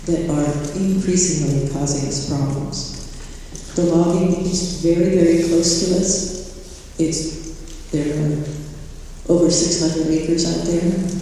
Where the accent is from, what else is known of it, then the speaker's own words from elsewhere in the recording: Elkhorn, California, United States; from Elkhorn. I'm representing the residents in Upper Elkhorn.